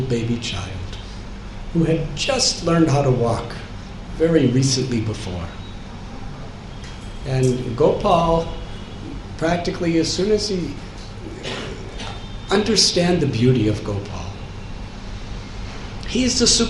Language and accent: English; United States; also born or lived in New Vrindaban; Believe it or not, I'm an American, and I used to do that every day. Not in Chicago, in New Brindavan. Because I was milking cows, and we had to make our own butter by churning.